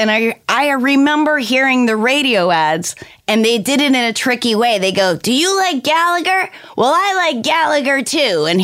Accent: New Hampshire, United States; when I was growing up in New Hampshire, they'd go, where in New York are you from? And I'd go, what's New York? I'm from here.

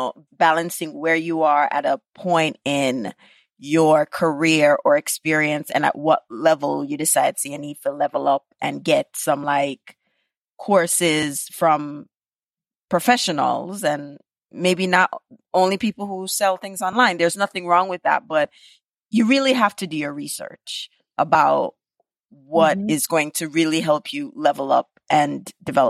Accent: Jamaica; I'm Jamaican. And I can get, worst case scenario, the whole of my family to buy out the inventory because they're Jamaican.

